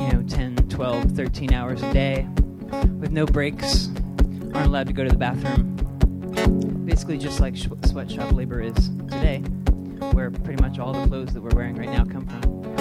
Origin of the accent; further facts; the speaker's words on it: Greene, Maine, United States; I come from Green, Maine, which is just north of Lewiston. It's a good place.